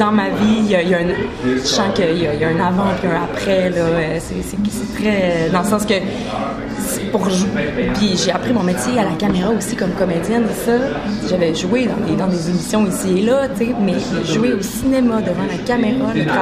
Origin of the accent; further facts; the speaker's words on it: Quebec City, Quebec, Canada; parce que je viens de Québec.